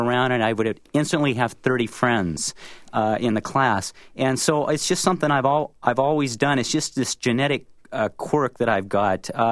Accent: Northwest, United States; I grew up in the Northwest, and my dad was transferred around a lot.

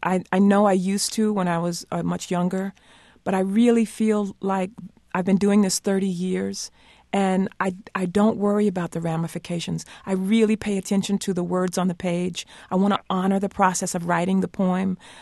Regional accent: South Carolina, United States; where I combined pictures of my family with also stories of growing up in South Carolina in the 1960s.

